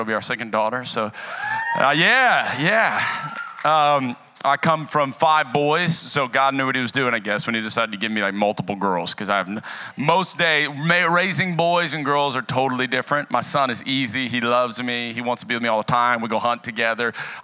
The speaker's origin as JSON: {"language": "English", "town": "Lafayette", "country": "United States", "said": "I know when I said I'm from Lafayette, you said there's no way you're from Lafayette wearing those jeans. I promise, though, I am."}